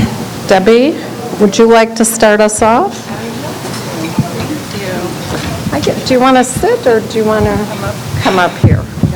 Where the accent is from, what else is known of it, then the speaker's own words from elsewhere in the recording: Arizona, United States; I'm from Arizona, grateful compulsive eater and your speaker seeker for today.